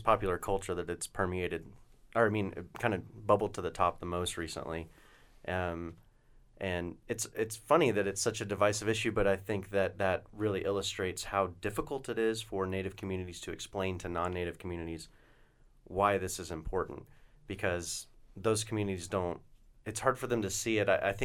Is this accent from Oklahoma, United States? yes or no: yes; Oklahoma, United States; No, and you know, I'm from Oklahoma, and there are towns, you know, 45-minute drive from my home where the high school mascot is the Savages.